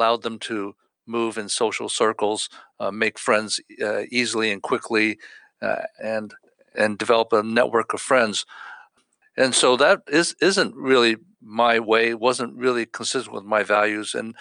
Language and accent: English; East Coast, United States; So I'm from the East Coast, where the Asian population is certainly less than on the West Coast.